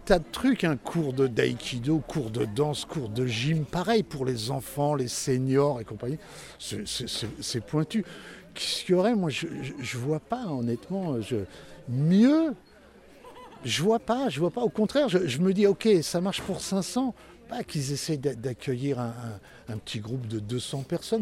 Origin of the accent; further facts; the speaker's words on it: Provence-Alpes-Côte d'Azur, France; also born or lived in Ardèche; je viens des Hautes-Alpes, je viens même de l'Ardèche.